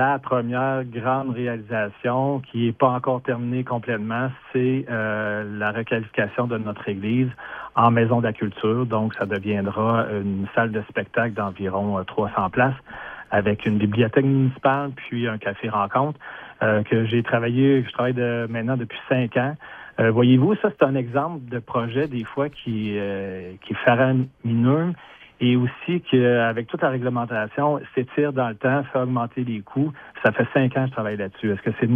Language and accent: French; Saint-Apollinaire, Quebec, Canada; je suis natif de Saint-Apollinaire, je connais bien le terrain